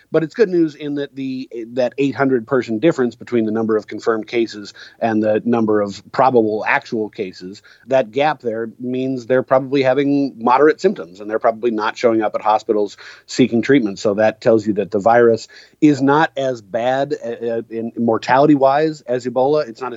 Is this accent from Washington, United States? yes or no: yes; Seattle, Washington, United States; my hometown of Seattle